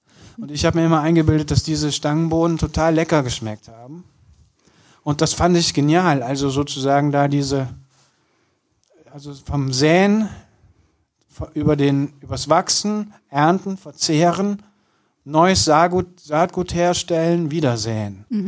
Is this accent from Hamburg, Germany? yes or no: no; Kürten, North Rhine-Westphalia, Germany; weil bei uns auf dem Land, ich komme ja aus Kürten, da wuchs die Brennnessel in allen Formen und Größen